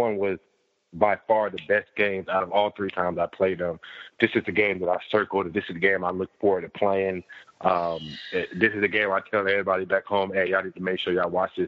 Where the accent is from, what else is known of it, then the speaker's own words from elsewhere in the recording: Tampa, Florida, United States; you know, we're from Tampa.